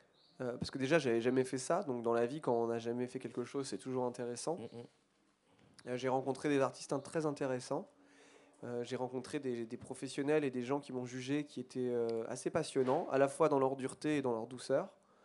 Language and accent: French; Strasbourg, Grand Est, France; born there; Je suis né à Strasbourg.